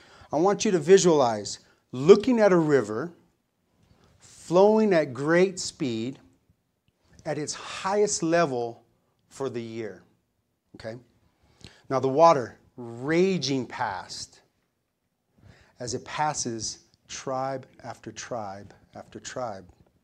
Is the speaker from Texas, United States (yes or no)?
no; New Mexico, United States; I'm from New Mexico, and the only river I know is just mud, right?